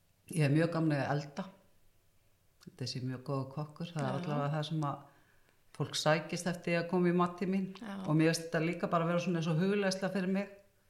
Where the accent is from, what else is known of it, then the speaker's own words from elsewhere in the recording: Hafnarfjörður, Capital Region, Iceland; also born or lived in Reykjavík; ég Hafnfirðingur. Ég held ég sé nú örugglega fædd í Reykjavík, minni það. En ég fædd og uppalinn í Hafnarfirði, sem sagt, alinn upp hérna í gamla miðbænum og bý þar ennþá.